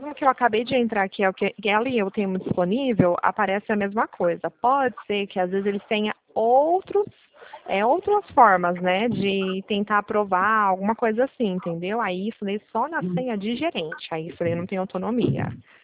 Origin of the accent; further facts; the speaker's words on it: Pirassununga, São Paulo, Brazil; Eu sou de Pirassununga, interior de São Paulo.